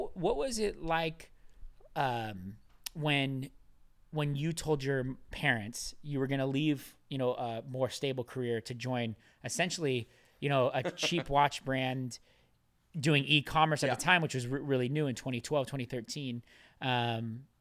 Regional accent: Washington, United States; No, I'm actually from Washington State, but I'm a Knicks fan.

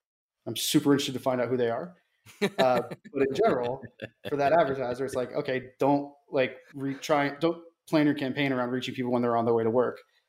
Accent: Florida, United States; I grew up near Kennedy Space Center.

